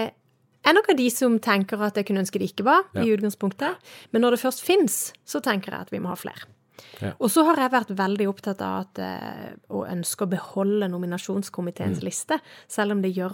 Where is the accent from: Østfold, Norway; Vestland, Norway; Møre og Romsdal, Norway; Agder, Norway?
Agder, Norway; Søgne; og jeg kommer jo fra Sørlandet, du sa det selv, jeg er fra Søgne, og har vokst opp med en sånn bedehus, bedehus og kirke hånd i hånd